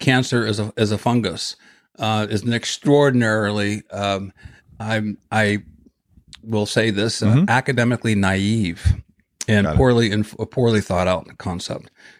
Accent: Ohio, United States; So I grew up in Ohio in this laboratory, and my brother John influenced me, and I wanted to become a scientist.

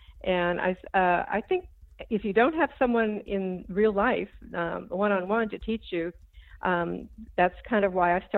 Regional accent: Virginia, United States; now in Maryland, United States; I grew up in Central Virginia, and my mother had been in Des Moines, had been from Des Moines. And, here in Maryland, I can grow pretty much the same plants.

